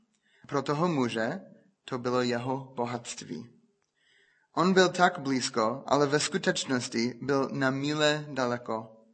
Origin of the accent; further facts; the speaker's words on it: United States; Czech is a second language; protože víte, že jsem Američan